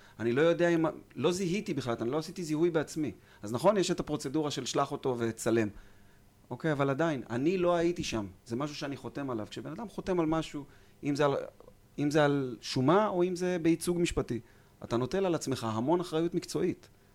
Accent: Kiryat Ono, Central District, Israel; born there; עיר הולדתי בקריית אונו

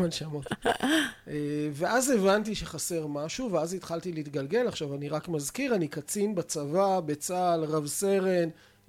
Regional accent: Tel Aviv, Tel Aviv District, Israel; גדלתי בתל אביב, אני תמיד אומר שגדלתי בשוק לוינסקי

